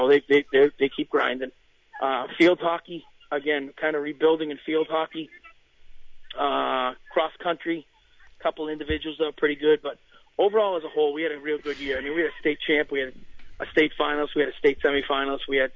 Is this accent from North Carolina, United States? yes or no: no; Lawrence, Massachusetts, United States; I grew up in Lawrence, so I'm not picking on the cities. I went to Lawrence High School. I taught at Lawrence High School prior to going to Tewksbury.